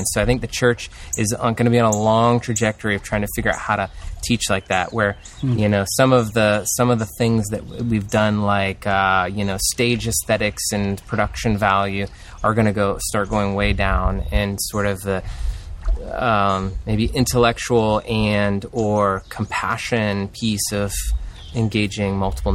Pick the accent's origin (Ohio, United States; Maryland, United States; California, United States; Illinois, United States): Ohio, United States; Newark; I'm from Newark.